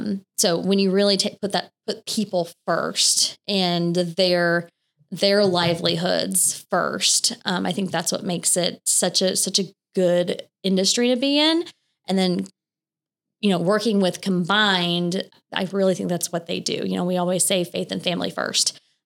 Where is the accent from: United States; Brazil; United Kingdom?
United States; Memphis, Tennessee; But yeah, no, I grew up in the Memphis area for the most part and went away for college and came back